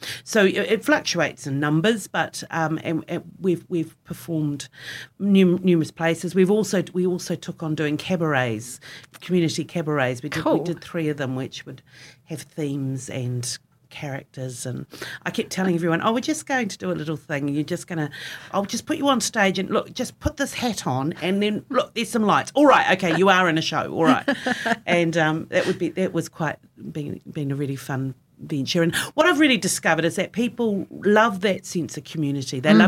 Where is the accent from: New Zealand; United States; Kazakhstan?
New Zealand; Auckland; I grew up in Auckland